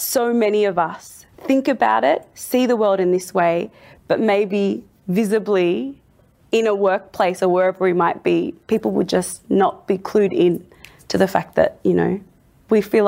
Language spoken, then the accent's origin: English; Australia; as a person who's born and raised in Australia, a settler colonial nation, a British colony, the child of refugees who arrived from Eritrea